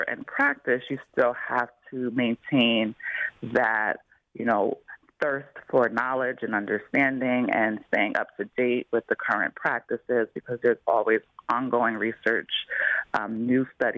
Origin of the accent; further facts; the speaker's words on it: Plainfield, New Jersey, United States; I grew up in Plainfield, so I'm very familiar with JFK.